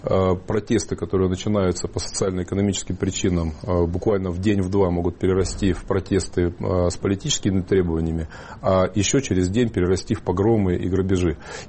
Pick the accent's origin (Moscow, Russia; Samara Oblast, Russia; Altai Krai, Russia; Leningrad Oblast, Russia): Altai Krai, Russia; born there; я сам из Сибири, с Алтая, и я родился в 30 километрах от казахстанской границы.